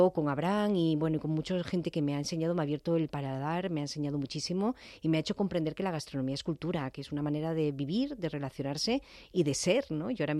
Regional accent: Santa Cruz de Tenerife, Canary Islands, Spain; also born or lived in Murcia / Asturias; now in Madrid, Spain; Soy canaria de DNI. Total. Sí, yo nací en Santa Cruz. Luego viví unos añitos en Murcia. Después me fui a Asturias

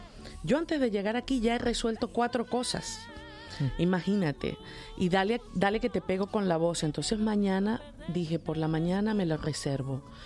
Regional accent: Venezuela; uno de los maestros de música que yo tuve en mi país, en Venezuela de origen

